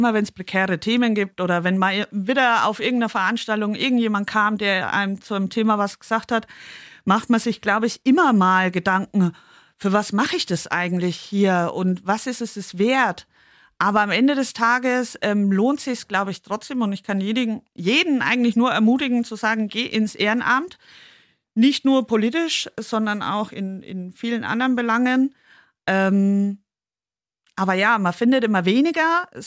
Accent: Kronach, Bavaria, Germany; Also ich komme ursprünglich aus Kronach. Auch da im Dorf hat jeder seine Meinung

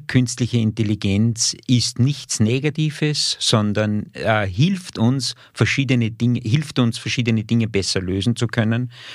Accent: Wieselburg, Lower Austria, Austria; mein Heimatort, mein Ort meiner Tätigkeit, meiner beruflichen Tätigkeit.

